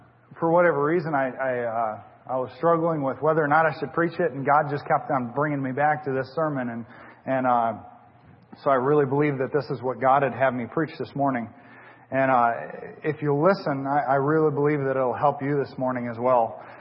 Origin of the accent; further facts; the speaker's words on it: Washington, United States; I was a young man and I was growing up in Washington State.